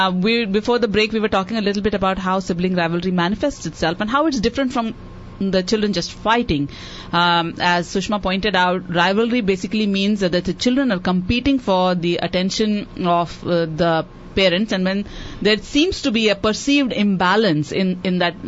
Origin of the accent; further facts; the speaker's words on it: India; Growing up in India